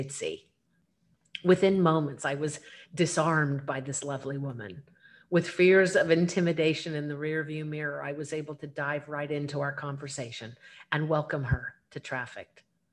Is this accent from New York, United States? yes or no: no; Colorado, United States; Look, I'm a cowgirl from Colorado